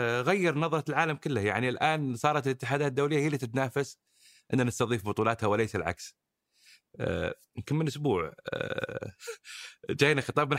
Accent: Saudi Arabia; إحنا كمجتمع سعودي

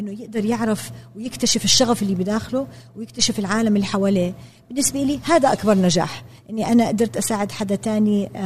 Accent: Jordan; انا تربيت في الاردن بالسبعينات والثمانينات في عائله، احنا كنا 8 بنات وانا اكبر وحده

